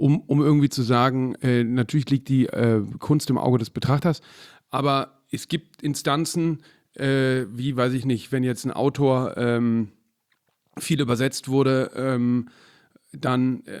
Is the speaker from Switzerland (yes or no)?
no; Cologne, North Rhine-Westphalia, Germany; born there; Also ich bin eben in Anfang der 80er Jahre in Köln geboren.